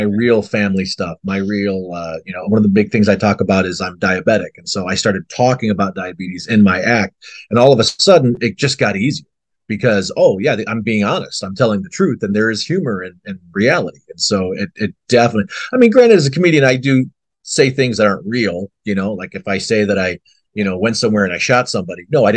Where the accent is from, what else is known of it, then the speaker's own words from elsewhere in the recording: Chicago, Illinois, United States; But so we came back through my hometown of Chicago, and we got an opportunity to just film it